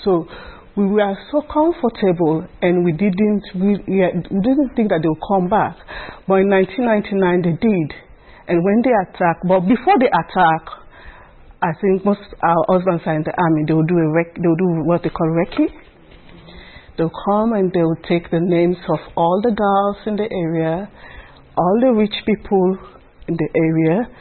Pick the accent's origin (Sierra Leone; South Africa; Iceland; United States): Sierra Leone; Freetown, Western Area; English is a second language; I was born in Freetown, as I say, and I was born in Waterloo Street.